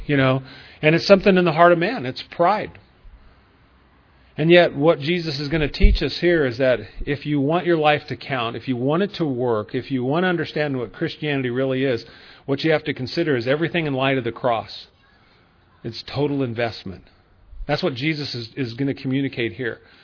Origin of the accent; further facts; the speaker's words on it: Bakersfield, California, United States; I'm from Bakersfield, okay?